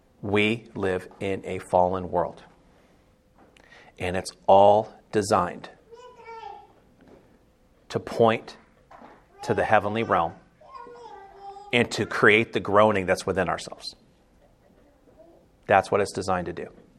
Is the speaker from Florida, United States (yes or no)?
yes; Florida, United States; I'm from Florida. I don't like Orlando.